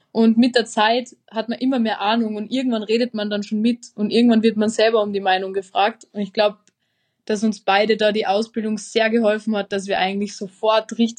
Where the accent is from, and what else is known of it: Austria